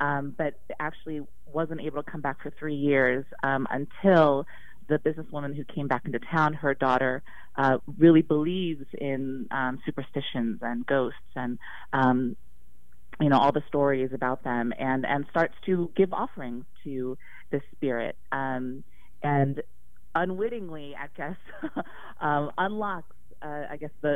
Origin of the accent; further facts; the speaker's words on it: United States; I mean, you know, I'm Korean American, and I definitely grew up with these Asian ghost stories and films.